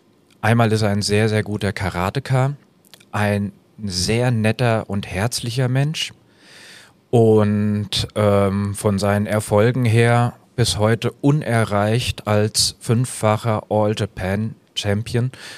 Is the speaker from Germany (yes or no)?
yes; Weilburg, Hesse, Germany; now in Bad Camberg, Germany; Ich bin ja ursprünglich aus Weilburg und habe da im Turnverein schon die Kinder- und Jugendgruppen gemacht und unterrichtet und bin dann quasi mit meiner Selbstständigkeit nach Bad Camberg gegangen.